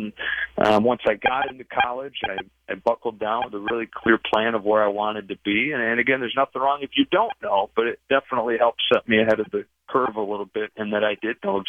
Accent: Michigan, United States; I grew up in Michigan as a diehard Cubs fan. So I grew up going to games at Wrigley

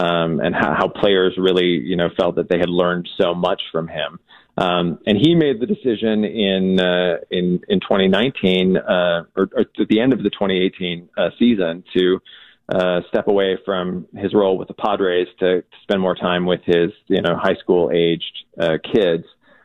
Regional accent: St. Louis, Missouri, United States; I grew up in the St. Louis area, and, going back into St. Louis to film

